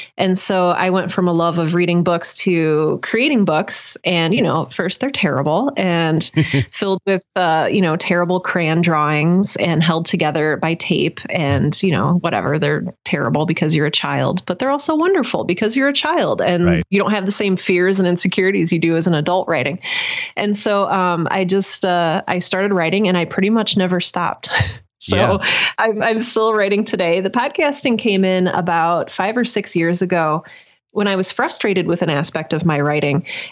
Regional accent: Cleveland, Ohio, United States; So I grew up in Cleveland, and I went to college in Indiana

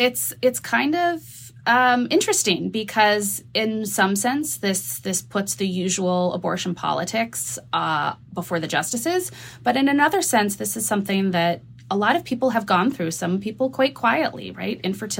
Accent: New Mexico, United States; I'm from New Mexico, so I'm allowed mm-hmm. to say that.

